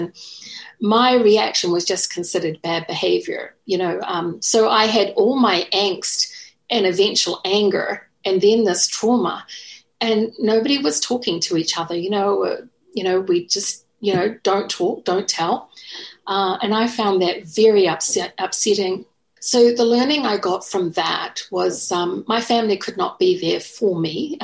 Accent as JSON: {"language": "English", "country": "New Zealand", "tie": "born there", "said": "I was born in New Zealand"}